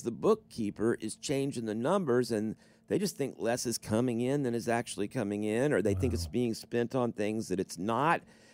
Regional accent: Florida, United States; Now, I bring it up because I grew up in Florida.

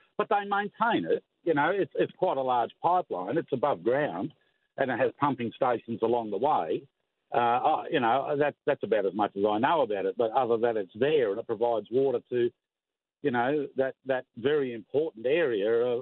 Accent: Sydney, New South Wales, Australia; I'm not from over there, I'm from Sydney

